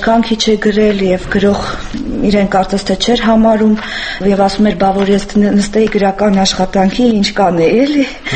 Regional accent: Stepanavan, Lori, Armenia; Ես ծնվել եմ Ստեփանավանում և իմ ամբողջ մանկությունը անցել է թումանյանական մթնոլորտում

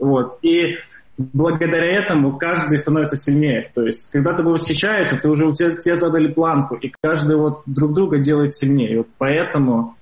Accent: Belarus; Никогда не думал, что когда-то, ну, вот я буду так гордиться, что я белорус.

